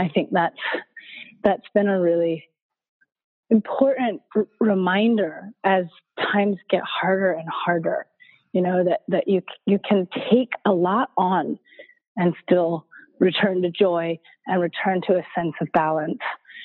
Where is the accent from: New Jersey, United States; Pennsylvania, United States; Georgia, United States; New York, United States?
Georgia, United States; Atlanta; I'd been working in the prison community in Atlanta in my hometown.